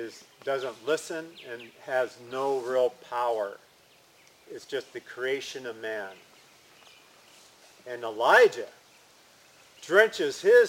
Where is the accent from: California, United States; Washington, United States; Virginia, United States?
California, United States; And I'm speaking from experience because I grew up in California.